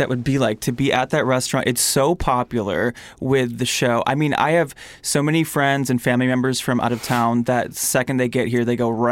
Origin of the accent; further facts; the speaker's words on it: Michigan, United States; Okay. I'm from Michigan. So, I mean, Midwest has Steak and Shake all around.